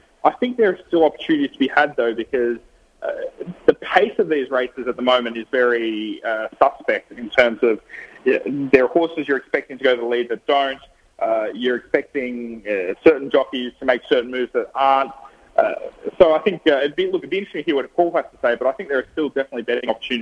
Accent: Sydney, New South Wales, Australia; But for me, to be able to go back home, Sydney's my hometown, so to be able to go back there, it's going to be very exciting.

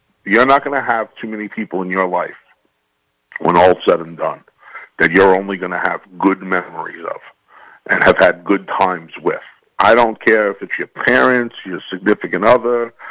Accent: Howard Beach, New York, United States; I was from Howard Beach, still in Howard Beach in Queens.

